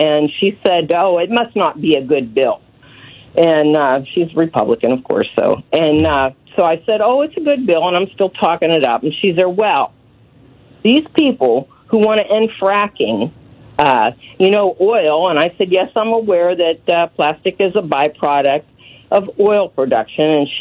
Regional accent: Pennsylvania, United States; I'm from Pennsylvania. This is for your Pennsylvania listeners. I'm in northwestern Pennsylvania.

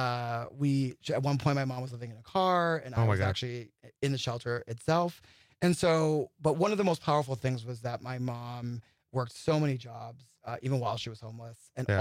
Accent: Springfield, Massachusetts, United States; I'm from Springfield, Massachusetts, home of Dr. Seuss.

